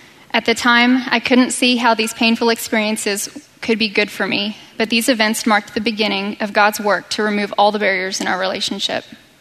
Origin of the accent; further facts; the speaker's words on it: Dallas, Texas, United States; I was born and raised in Dallas by both parents, who are still married today.